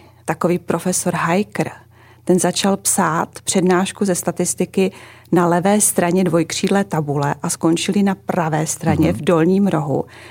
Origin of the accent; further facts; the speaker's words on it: Ostrava, Moravian-Silesian Region, Czechia; 500 metrů od válcovny Trub